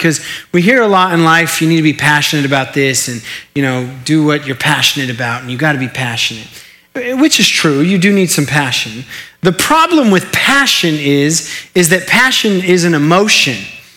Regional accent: New Mexico, United States; also born or lived in Tulsa, Oklahoma; I'm from New Mexico. We don't have a lot of sense, okay? So forgive me. I was actually born in Oklahoma. I was born in Tulsa, so I'm kind of an Okie at heart. I lived here till I was 7

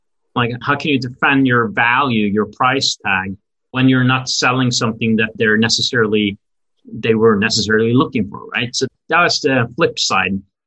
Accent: Norway; English is a second language; moved away as an adult; now in New York, United States; I have to admit, I'm actually, you know, born and raised in Norway and Europe, and we are not the best at selling. So it's kind of weird that this company comes and originates from Norway.

